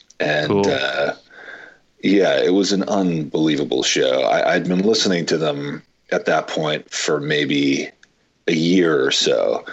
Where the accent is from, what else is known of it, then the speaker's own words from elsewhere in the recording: New York, United States; We grew up right outside of New York City.